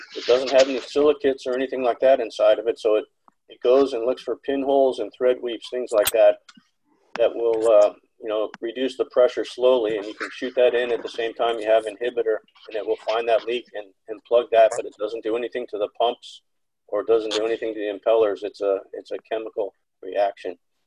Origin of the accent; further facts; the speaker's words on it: California, United States; I grew up in the Bay Area, so I live in Texas now.